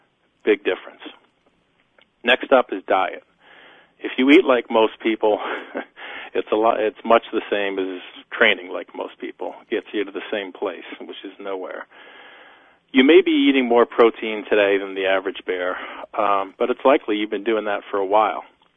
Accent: United States; When I was growing up in America's educational system, I was always an average student until I got to college.

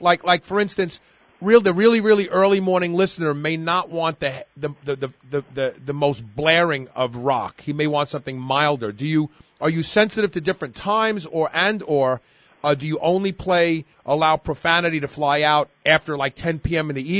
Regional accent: Brooklyn, New York, United States; born there; keep in mind, I was born in Brooklyn and I talk like a truck driver when I'm around my friends.

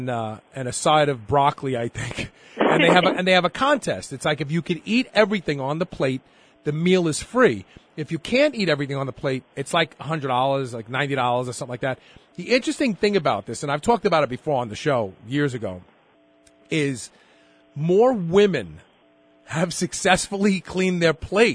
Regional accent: Texas, United States; whenever you go so out of town and you say, well, I'm from Texas

